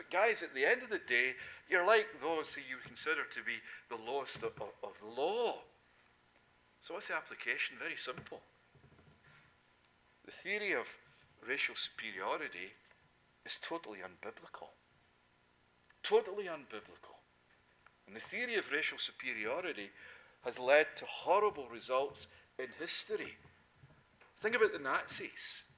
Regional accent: Scotland, United Kingdom; No, I'm from Scotland.

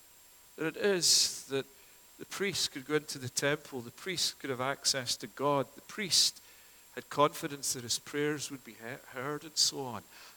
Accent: Scotland, United Kingdom; now in Toronto, Canada; As you know, I'm from Scotland, and the great sport there is football, proper football, soccer.

